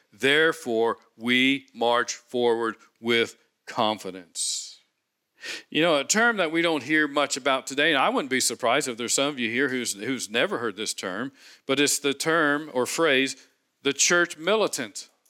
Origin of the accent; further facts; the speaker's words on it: Cincinnati, Ohio, United States; Sherry and I grew up in Cincinnati.